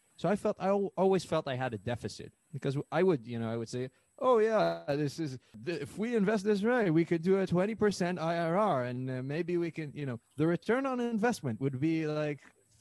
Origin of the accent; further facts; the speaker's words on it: Israel; I'm Israeli. I grew up in Israel.